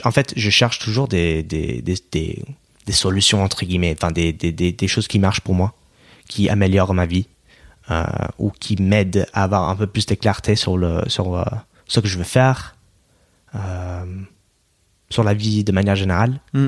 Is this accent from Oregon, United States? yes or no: yes; Oregon, United States; French is a second language; Moi, je viens de l'État d'Oregon, okay, juste au nord de la Californie, dans la côte ouest.